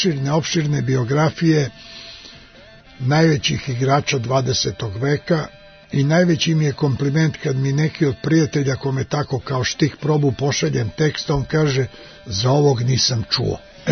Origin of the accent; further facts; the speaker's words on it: Zaječar, Southern and Eastern Serbia, Serbia; kad sam bio klinac u Zaječaru